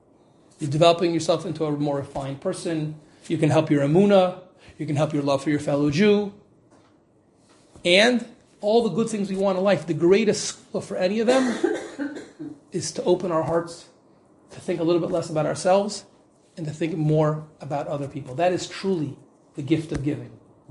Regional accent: Midwest, United States; I grew up in the Midwest and I was in school in New York.

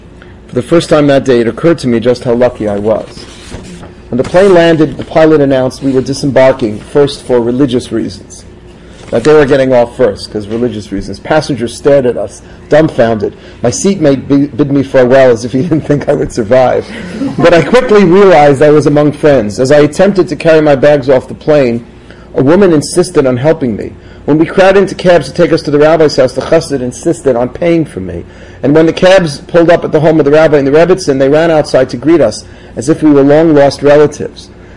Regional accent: Aurora, Illinois, United States; The chassid used to work in my hometown of Aurora. Help. In Illinois, A-U-R-O-R-A. Thank you, Illinois.

